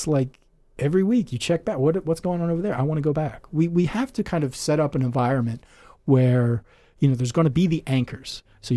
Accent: Philadelphia, Pennsylvania, United States; So I grew up in Philadelphia, and Philadelphia Museum of Art is just mind-bending.

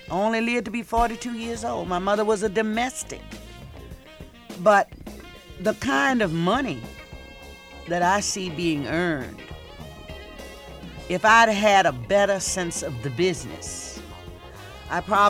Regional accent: Virginia, United States; But growing up in Virginia, had its highs and lows.

